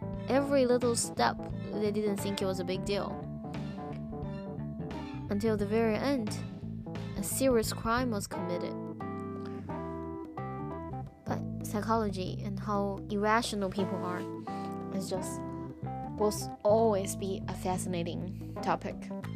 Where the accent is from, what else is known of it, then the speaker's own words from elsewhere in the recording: London, United Kingdom; Well, I'm recording this from London, back home.